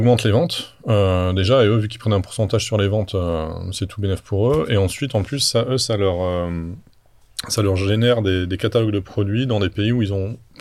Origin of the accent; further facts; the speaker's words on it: France; born there; Je parlais un petit peu la langue, donc ça a aidé, voilà, parce que mes parents sont d'origine polonaise. Je suis né en France, mais ils sont d'origine polonaise